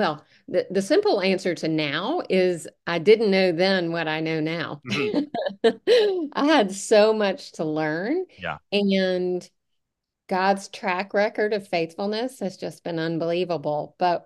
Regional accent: Alabama, United States; also born or lived in North Carolina / Colorado; I grew up in Alabama, lived in North Carolina for years, and in Colorado.

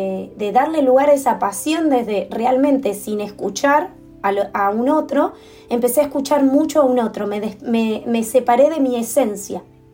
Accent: Mar del Plata, Buenos Aires Province, Argentina; also born or lived in Pergamino; nací en Pergamino, pero nosotros vivimos desde muy pequeño en Mar del Plata, así que yo siempre digo que soy de Mar del Plata

